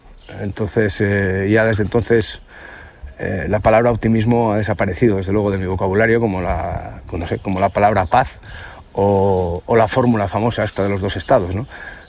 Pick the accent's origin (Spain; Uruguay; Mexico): Spain; Basque Country; lo primero que se me ocurrió como buen vasco es el tema de la comida